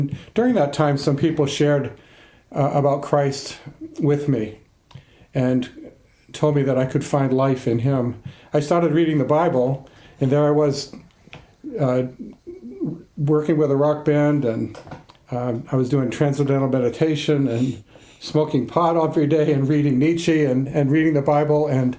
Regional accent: Massachusetts, United States; I grew up in the Boston area, more in the suburbs than the city.

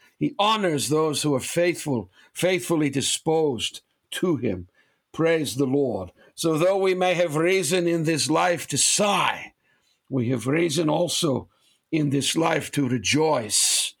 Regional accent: Massachusetts, United States; And you know, I was raised outside of Boston. I was literally where I grew up. My home was at the end of a dead-end street.

